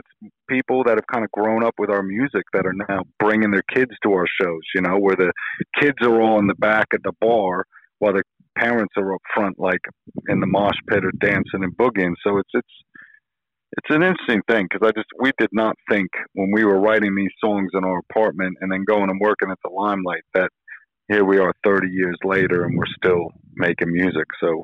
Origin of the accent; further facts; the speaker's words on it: New York City, New York, United States; because we were living, growing up in New York City and you know, you saw a lot of shit there in the 90s.